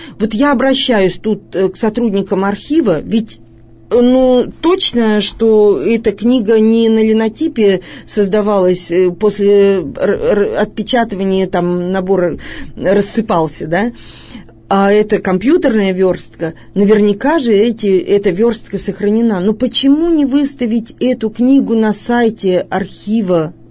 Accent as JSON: {"language": "Russian", "region": "Ural", "country": "Russia", "said": "Ну что же, мы уральцы, народ крепкий."}